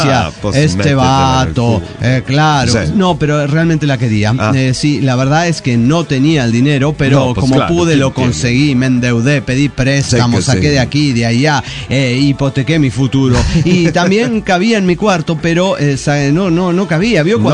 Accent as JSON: {"language": "Spanish", "region": "Tarija", "country": "Bolivia", "tie": "born or raised there", "said": "y yo nací y crecí, me desarrollé en Tarija."}